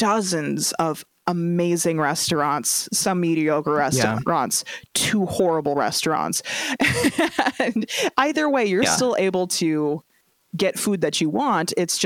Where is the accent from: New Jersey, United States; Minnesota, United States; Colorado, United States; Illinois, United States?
Minnesota, United States; Now, from where we're coming from Minnesota, the land of camping.